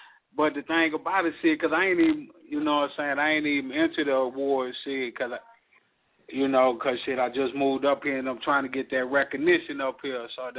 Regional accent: Mississippi, United States; also born or lived in Miami; I'm from Mississippi, by way to Miami, shit, interstate, you name, I'd have been there

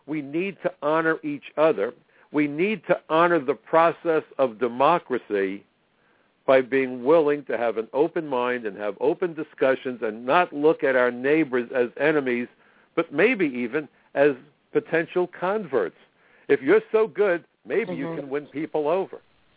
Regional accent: Brooklyn, New York, United States; I'm from Brooklyn, New York, but first and foremost, I'm an American.

